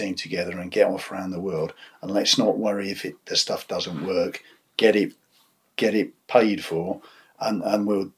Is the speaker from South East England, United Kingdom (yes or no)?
yes; Henley-on-Thames, South East England, United Kingdom; I grew up in Henley-on-Thames